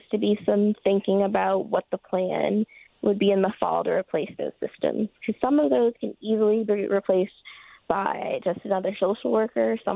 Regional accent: Cleveland, Ohio, United States; I grew up in Cleveland. We had like 3 or 4 officers.

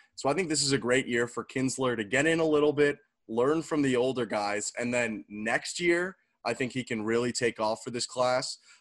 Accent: Canada; if I'm the Canadian on the podcast, then I got to be the resident international expert here.

